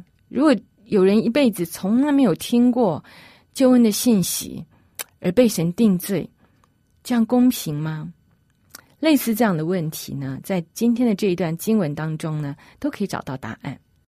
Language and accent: Chinese; China; 特别我们中国人啊，我们对天会有一种概念啊